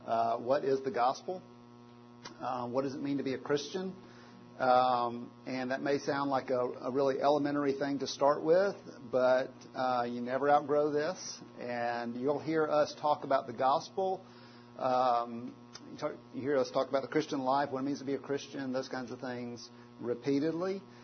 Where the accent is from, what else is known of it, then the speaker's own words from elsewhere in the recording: Georgia, United States; I grew up in South Georgia, went to Auburn, and then went to Westminster Seminary in Philadelphia, and was on a church staff in Birmingham for about 6 years after that.